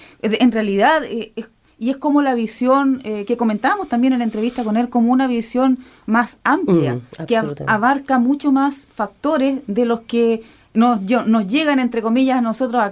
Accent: Chile; somos chilenos los que hacemos este programa

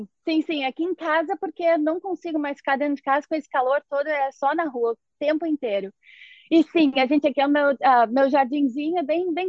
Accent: Novo Hamburgo, Rio Grande do Sul, Brazil; born there; Nasci em Novo Hamburgo, no Rio Grande do Sul.

